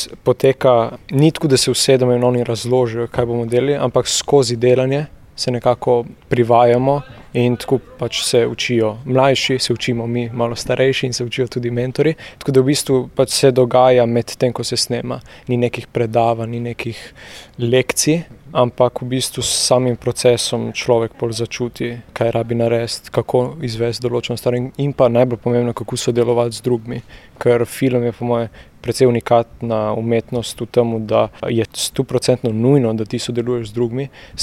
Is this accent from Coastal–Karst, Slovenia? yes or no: yes; Sežana, Coastal–Karst, Slovenia; prihajam iz Sežane, imam 17 let